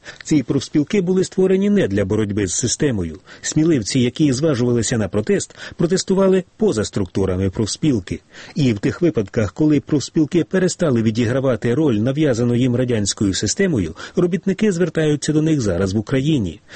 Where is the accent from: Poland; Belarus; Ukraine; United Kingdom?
United Kingdom; Ukrainian is a second language; зокрема в моїй рідній Британії